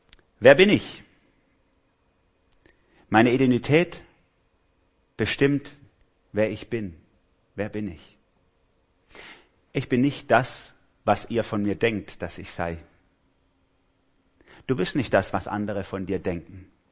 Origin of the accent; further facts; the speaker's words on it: Baden-Württemberg, Germany; Also ich bin Schwabe, falls ihr es noch nicht gemerkt habt.